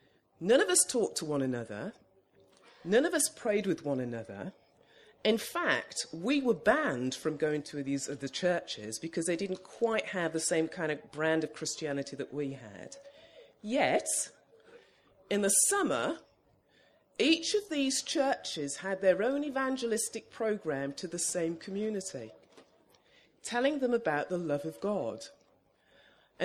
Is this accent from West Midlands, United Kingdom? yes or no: yes; Oldbury, West Midlands, United Kingdom; I was brought up in the Black Country, and for those of you who don't know where that is, it's in the West Midlands, Oldbury